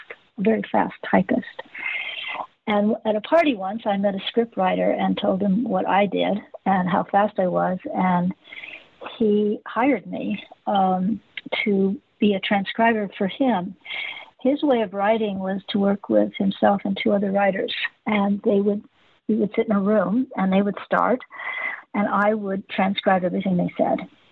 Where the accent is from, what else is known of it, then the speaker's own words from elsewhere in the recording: Hollywood, California, United States; And from that, I started working in Hollywood. I grew up in Hollywood.